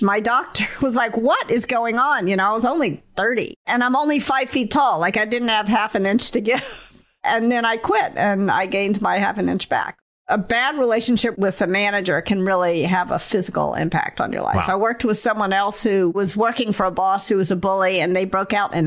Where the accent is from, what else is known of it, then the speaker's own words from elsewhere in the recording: the South, United States; I grew up in the South.